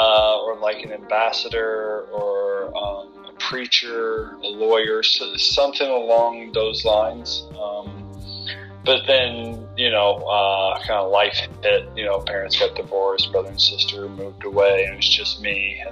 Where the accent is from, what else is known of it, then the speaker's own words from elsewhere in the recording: Illinois, United States; I grew up in Illinois, and so like I always wanted to be like I wanted to be president for the longest time.